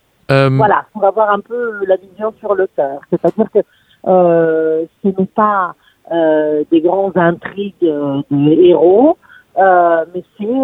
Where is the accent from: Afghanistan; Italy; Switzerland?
Italy; French is a second language; moved away as an adult; now in France; je suis italienne, j'ai fait le début de ma formation en Italie. Je vis en France depuis quand même pas mal d'années. Mais je continue à garder un pied en Italie.